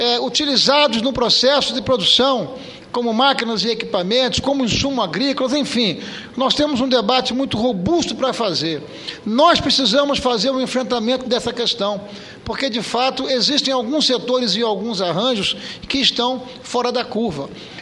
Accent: Espírito Santo, Brazil; primeiro eu quero me manifestar como capixaba

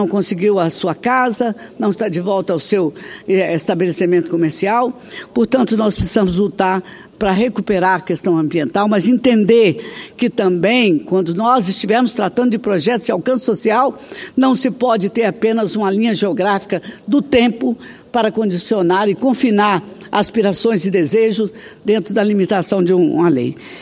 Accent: Caratinga, Minas Gerais, Brazil; aquela região de Minas Gerais, minha terra natal, por exemplo, Caratinga

